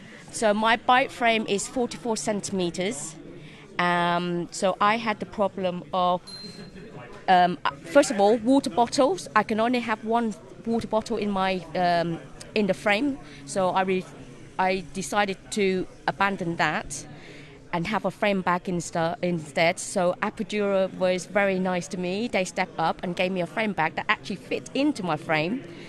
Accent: Vietnam; now in London, United Kingdom; I live in London. I put down to represent originally I'm from Vietnam, so I'm representing Vietnam as a country

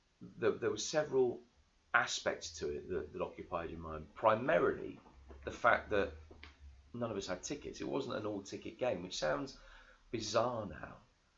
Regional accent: Birmingham, West Midlands, United Kingdom; also born or lived in West Country, England; But I moved away when I was just after 18 months old. My dad worked in the power industry. He'd been working in the Bristol area, and he relocated, got an office job out of grid control and went to Birmingham.

